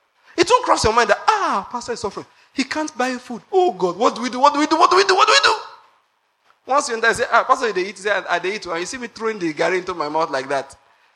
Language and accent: English; Nigeria; I said, I'm a Nigerian. This is my first time in this country.